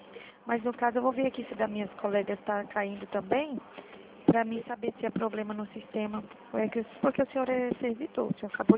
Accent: Dourados, Mato Grosso do Sul, Brazil; sou do Mato Grosso do Sul, Dourados.

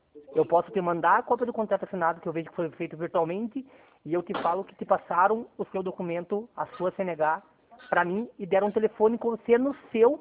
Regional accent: Curitiba, Paraná, Brazil; sou correspondente bancário do Banco Santander. Sou aqui de Curitiba

